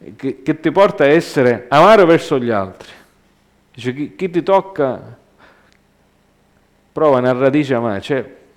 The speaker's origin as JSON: {"language": "Italian", "country": "United States", "tie": "born or raised there", "said": "quando io sono cresciuto in America"}